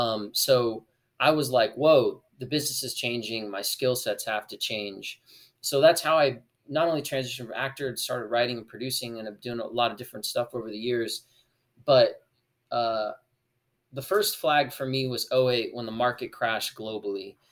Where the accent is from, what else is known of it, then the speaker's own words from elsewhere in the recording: Kansas, United States; I grew up in Kansas. Like, I have like hard, strong conservative background, but I grew up in a super liberal industry.